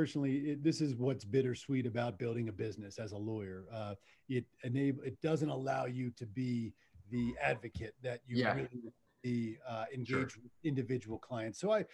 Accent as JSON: {"language": "English", "region": "New Jersey", "country": "United States", "tie": "born or raised there", "lives_now": "Colorado, United States", "said": "my mother lived in New Jersey, where I'm born and from, born and raised in Southern New Jersey outside of Philadelphia."}